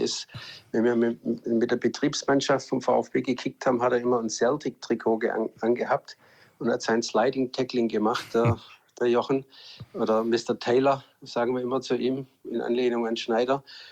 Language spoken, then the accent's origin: German; Stuttgart, Baden-Württemberg, Germany; born there; Ja, ich bin ja in Stuttgart geboren, wohne 10 Minuten weg vom Stadion, von der Mercedes-Benz-Arena. Bin trotzdem schön im Grün, im Remstal, in den Weinbergen. Also ich bin so am Stadtrand.